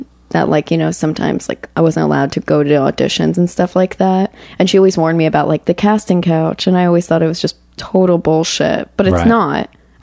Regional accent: Aventura, Florida, United States; I grew up in Aventura, which is like a very, very small...

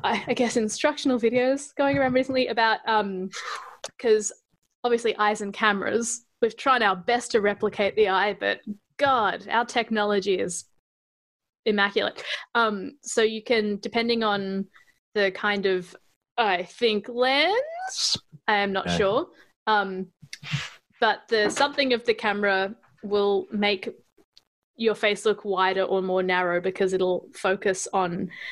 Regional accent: Adelaide, South Australia, Australia; born there; But I was born in Adelaide, and my parents speak with Adelaide accents.

